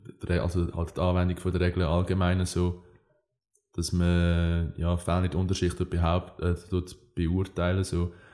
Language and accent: German; Switzerland; Ist jetzt zwar bei uns in der Schweiz nicht so